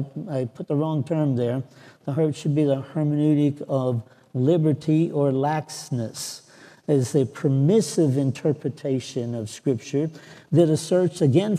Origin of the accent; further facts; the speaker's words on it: Pennsylvania, United States; I grew up in Western Pennsylvania Alliance